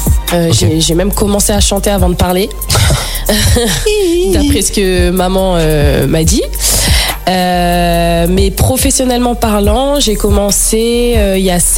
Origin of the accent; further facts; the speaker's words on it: Paris, Île-de-France, France; also born or lived in Montpellier; Non, je suis née à Montpellier. Après, c'est vrai que j'ai grandi sur Paris.